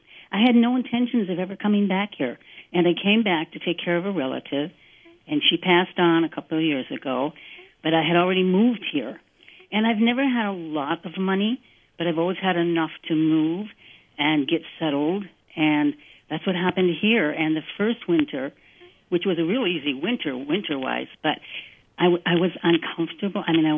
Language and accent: English; Wisconsin, United States; also born or lived in France; I was brought up in Price County, and I'm 70 years old now.